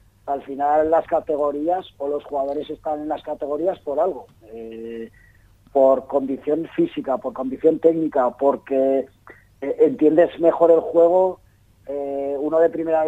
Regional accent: Almudévar, Aragon, Spain; gente como yo, que somos de Almudévar, de un pueblo de 3.000 habitantes

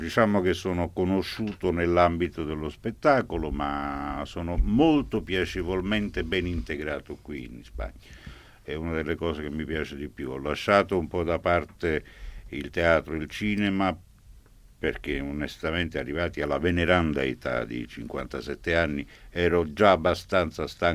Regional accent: Naples, Campania, Italy; Sono napoletano

